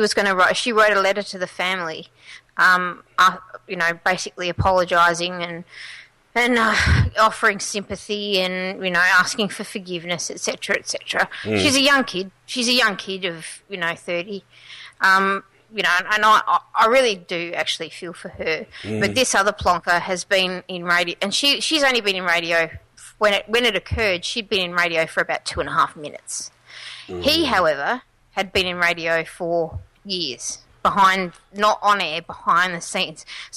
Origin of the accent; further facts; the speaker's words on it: Adelaide, South Australia, Australia; the other DJ, Mel Gregg, she's from my hometown in Adelaide.